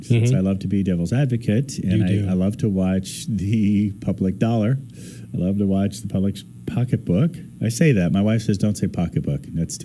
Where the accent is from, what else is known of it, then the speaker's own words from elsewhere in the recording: Midwest, United States; born there; I was born in the Midwest, so we did not just the, hey, that's going to be a nuclear bomb, duck and cover